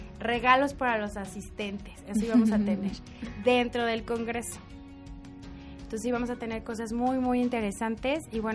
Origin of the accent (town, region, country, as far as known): Mexico